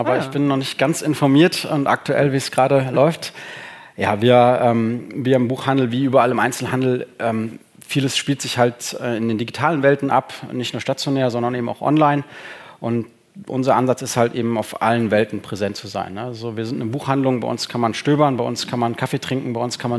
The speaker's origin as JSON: {"language": "German", "town": "Koblenz", "region": "Rhineland-Palatinate", "country": "Germany", "tie": "born or raised there", "said": "Ja, echter Schengel."}